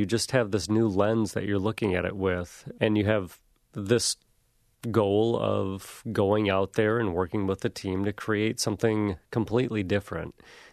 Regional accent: Grand Rapids, Michigan, United States; No, I grew up in Grand Rapids.

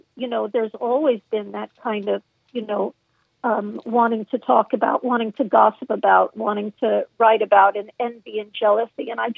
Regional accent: Malibu, California, United States; Certainly, I grew up in Malibu.

